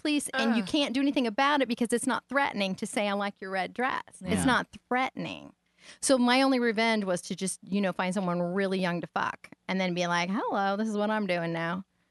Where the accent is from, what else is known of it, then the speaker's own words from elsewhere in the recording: Ireland; I'm very stubborn, and I'm Irish.